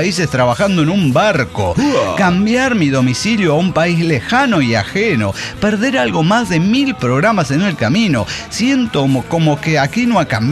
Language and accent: Spanish; Tlaxcala, Mexico; now in Playa del Carmen, Mexico; yo vivo en Playa del Carmen y escuché que hay desintegrados por acá, aunque originalmente soy de Tlaxcala, que sí existe